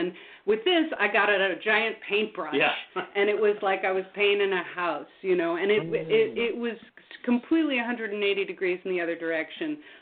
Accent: White Plains, New York, United States; now in Vermont, United States; I grew up in White Plains, New York, and my family come up to Vermont for every holiday, every vacation, so I was very familiar with the area.

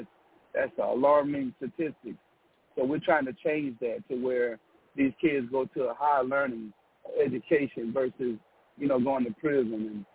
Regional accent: Florida, United States; also born or lived in Atlanta; now in Los Angeles, United States; I'm originally from Florida. I moved from Atlanta to L.A.

